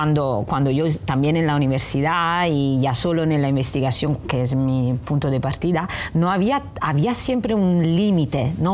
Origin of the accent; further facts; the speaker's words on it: Southern Italy, Italy; Spanish is a second language; moved away as an adult; also born or lived in Rome; Yo soy de un, vengo no de Italia, como se notará de mi acento, y soy bastante del sur de Italia.